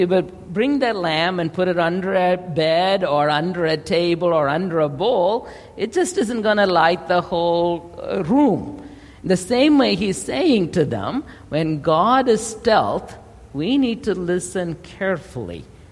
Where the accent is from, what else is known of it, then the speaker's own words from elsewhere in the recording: India; But when I was growing up in India, we had lamps.